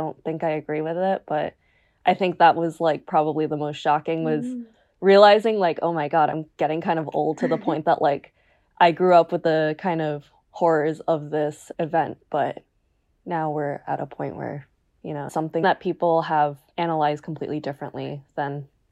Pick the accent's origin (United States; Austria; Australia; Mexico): United States; New Jersey; So obviously I'm American. Mm-hmm. And having grown up in New Jersey, I think like I was really taught about pretty much everything.